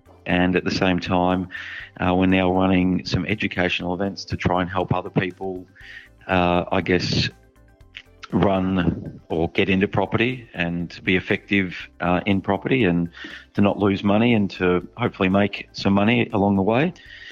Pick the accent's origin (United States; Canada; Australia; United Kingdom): Australia; Ballarat, Victoria; born there; I was born in Ballarat in regional Victoria and stayed there, I think, till I was about grade two or grade three.